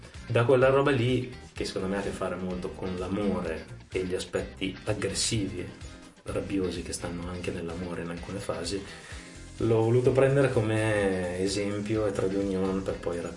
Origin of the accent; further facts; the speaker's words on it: Milan, Lombardy, Italy; born there; also born or lived in Lago Maggiore / Turin; sono nato a Milano ma poi ho vissuto sul Lago Maggiore per un po' di anni e ho studiato a Torino, quindi sono tornato a Milano, non avevo conoscenze